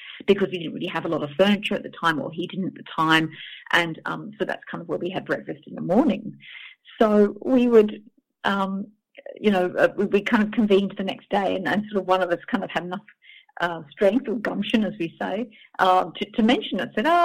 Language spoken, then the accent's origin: English; Australia; now in United Kingdom; I've been based in Australia for a very long time, most of my life, but I've only just recently moved to the UK. So yes, I'm Australian, but I'm also from the UK